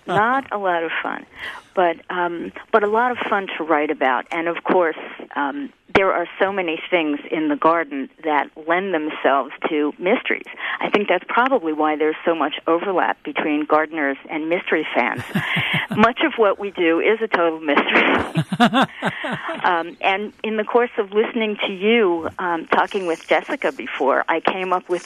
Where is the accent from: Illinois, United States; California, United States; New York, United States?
New York, United States; Brooklyn; I grew up in Brooklyn, New York, not famous for its gardens, although we do have a wonderful botanic garden.